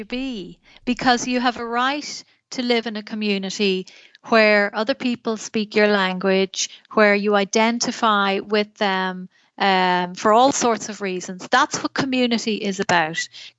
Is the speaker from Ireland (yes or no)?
yes; Ireland; And I call it our continent because first and foremost, I'm Irish. But secondly, I am European.